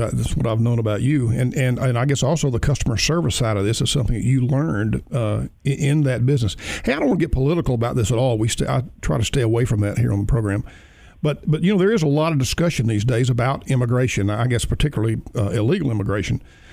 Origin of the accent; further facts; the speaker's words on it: Birmingham, Alabama, United States; Christina, I was raised in Birmingham, Alabama, and some of the stories that I was told over there